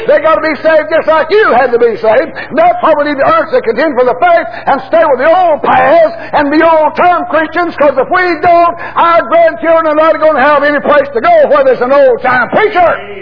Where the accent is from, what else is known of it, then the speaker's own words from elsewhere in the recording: United States; born there; I was born in America.